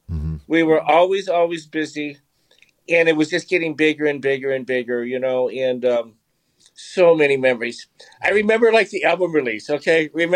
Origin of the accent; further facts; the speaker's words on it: Minnesota, United States; So, you know, I'm from Minnesota, so bar bands.